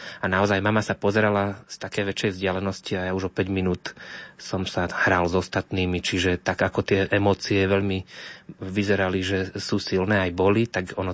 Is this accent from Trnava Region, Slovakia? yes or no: yes; Trakovice, Trnava Region, Slovakia; Pochádzam z obce Trakovice, čo je neďaleko miest ako Hlohovec, Trnava alebo Piešťany. V Trnave som sa aj narodil v roku 1983.